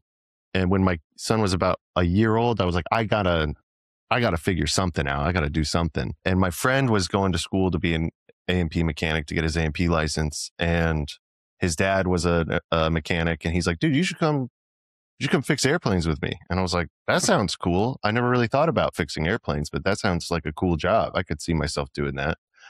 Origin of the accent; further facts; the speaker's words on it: Littleton, Colorado, United States; I'm from Colorado originally. Yeah.